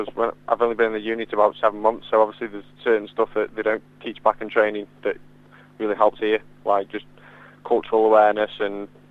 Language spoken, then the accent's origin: English; United Kingdom; now in Afghanistan; obviously I'm from the UK, I'm not from Afghan, and the language barrier there's many different languages over here.